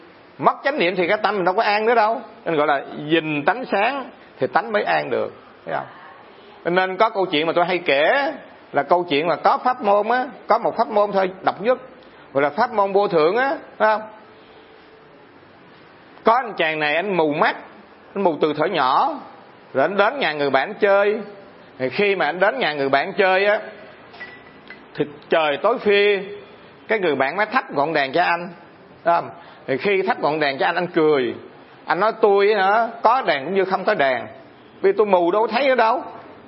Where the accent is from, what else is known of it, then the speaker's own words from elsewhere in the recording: Phan Thiet, Bình Thuận, Vietnam; ở chỗ Phan Thiết quê tôi nè